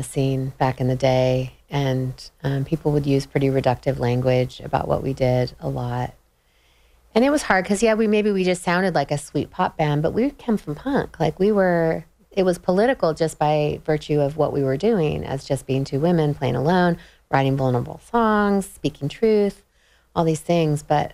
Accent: Sacramento, California, United States; growing up in Sacramento, which is a dude-heavy music scene in Sacramento in the 90s

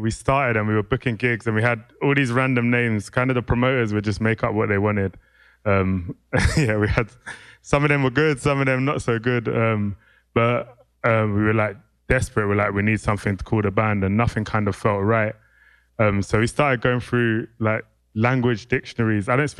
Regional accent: London, United Kingdom; I realize I'm very British as well in a lot of ways, but I never necessarily felt like that in London because our community was so big

